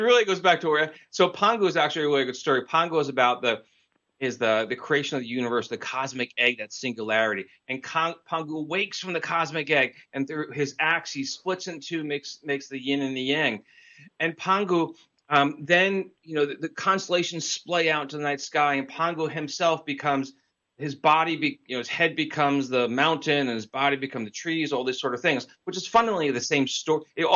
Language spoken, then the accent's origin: English; New York, United States; You know, I grew up in the New York area, and I had a lot of Jewish friends